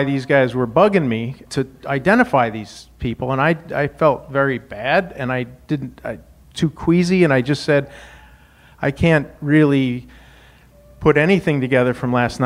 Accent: Wyoming, United States; Now, I grew up in Wyoming, learned how to fight. Then I went to school at Notre Dame.

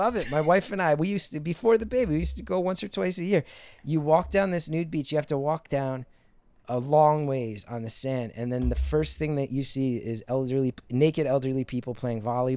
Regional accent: West Orange, New Jersey, United States; Well, I'm from Essex County. Whitney's from Newark, raised in East Orange. I'm born and raised in West Orange.

